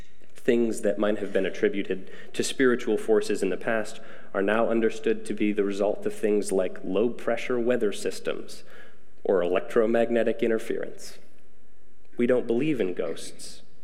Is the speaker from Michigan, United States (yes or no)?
yes; Michigan, United States; I grew up in West Michigan too.